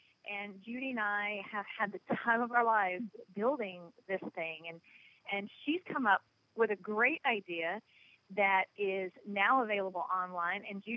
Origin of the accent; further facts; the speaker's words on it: the South, United States; accent: Southern; as you can tell by the accent, I am very much from the South.